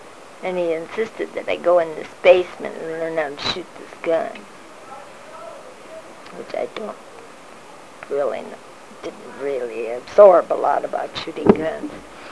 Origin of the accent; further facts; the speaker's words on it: California, United States; also born or lived in Ames / Chicago; and that is because I grew up in California, and to go to the mountains and go to the snow and learn to ski was so fun.